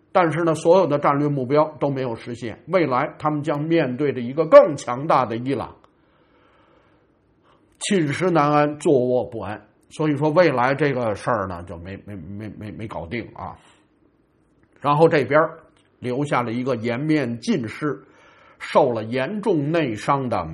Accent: Beijing, China; 你这时候你我们北京人说话叫什么

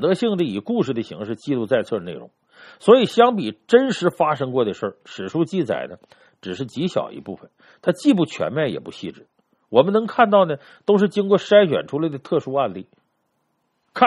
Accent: China; 这对我们中国人来说是影响最深的一种观念。

